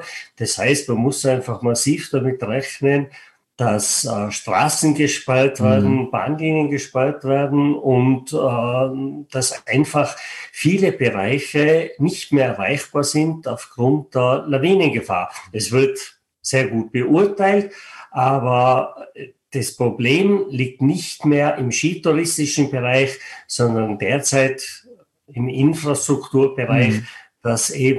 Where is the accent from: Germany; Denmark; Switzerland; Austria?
Austria; Tyrol; ich bin selber ein Mensch aus den Bergen. Ich bin geboren und aufgewachsen im Stubaital und sitze momentan im Stubaital